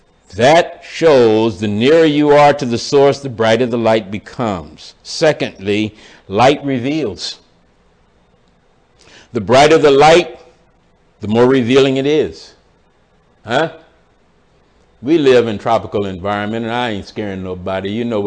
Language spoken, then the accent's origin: English; Florida, United States; Come back into my home state of Florida